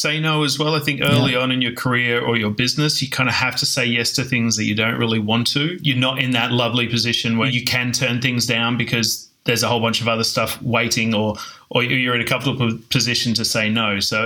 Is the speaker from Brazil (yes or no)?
no; Darwin, Northern Territory, Australia; moved away as an adult; now in London, United Kingdom; I'm originally from Australia, in a tiny little town called Darwin, which has about 120,000 people in it. I spent the first 27 years of my life hanging out there before I shipped off, went around the world, checked out a few places, and ended up landing in London.